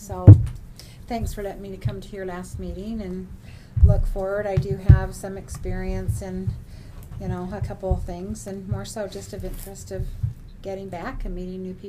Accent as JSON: {"language": "English", "region": "Utah", "country": "United States", "tie": "born or raised there", "said": "But I grew up in Cache Valley, so Utah State Aggie, but have been down here a long time."}